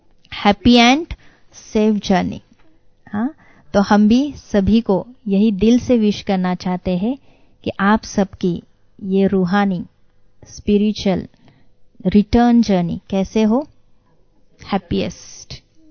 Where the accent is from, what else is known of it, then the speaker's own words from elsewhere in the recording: Pune, Maharashtra, India; वैसे हम पूना से हैं